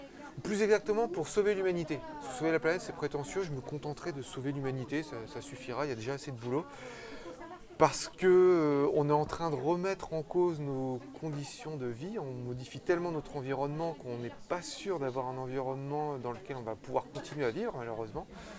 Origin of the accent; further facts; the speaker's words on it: Alençon, Normandy, France; also born or lived in Switzerland; j'ai une partie de ma famille qui vient d'ailleurs du coin, et puis je viens d'Alençon. Et maintenant, je partage ma vie entre Alençon et la Suisse